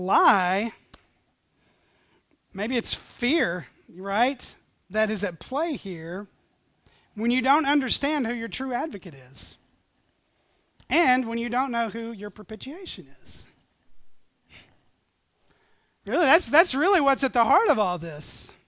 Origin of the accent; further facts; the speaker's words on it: Tennessee, United States; This is going to sound crazy, but I grew up in East Tennessee. I remember the first Catholic I ever met.